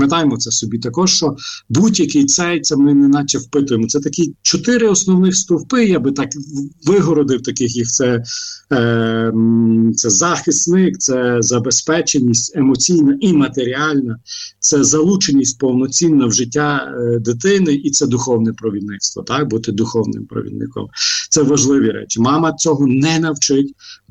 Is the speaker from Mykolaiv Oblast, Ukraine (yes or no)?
no; Lviv, Lviv Oblast, Ukraine; а я зростав у Львові